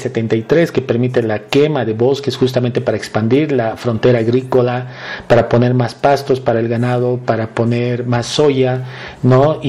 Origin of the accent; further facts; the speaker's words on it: Bolivia; Pues somos nosotros los bolivianos, porque es muy poca de esta producción que sale de nuestro país.